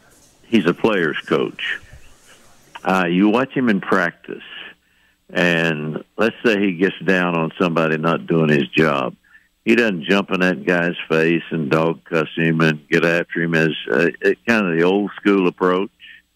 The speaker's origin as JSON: {"language": "English", "town": "Roan Mountain", "region": "Tennessee", "country": "United States", "tie": "born or raised there", "said": "a little bit of publicity for my hometown up in Roan Mountain, Tennessee"}